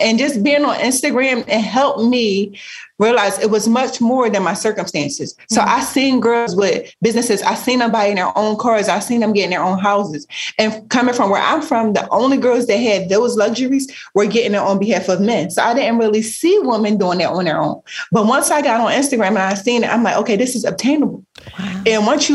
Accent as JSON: {"language": "English", "town": "Philadelphia", "region": "Pennsylvania", "country": "United States", "tie": "born or raised there", "said": "It was like growing up in Philly, the environment that we grew up"}